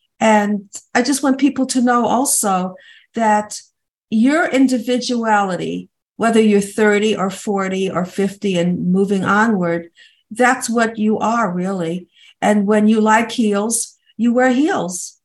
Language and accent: English; New Jersey, United States; Okay, so I'm from New Jersey.